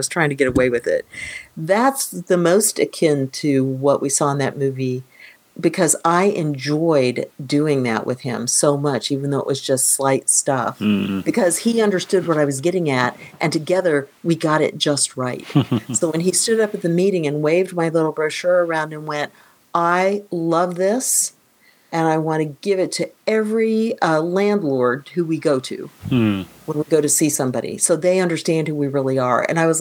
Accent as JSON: {"language": "English", "region": "Kansas", "country": "United States", "tie": "born or raised there", "also_born_or_lived": "Missouri / Texas", "said": "I grew up in Kansas and Missouri where, of course, you have beans in your chili. And then I came to Texas"}